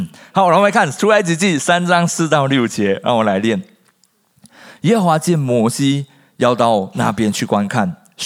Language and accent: Chinese; Malaysia; moved away; 因为我是从马来西亚来，刚开始的时候我在阿摩哥住